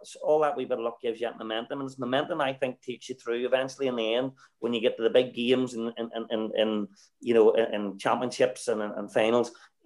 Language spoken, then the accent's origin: English; Ireland; You know, we're all Irish males that play the game first and foremost for enjoyment.